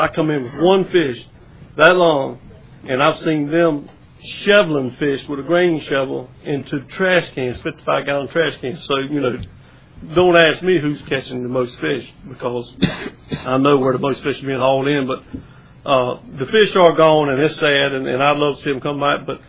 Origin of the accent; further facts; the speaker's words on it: North Carolina, United States; I'm from North Carolina.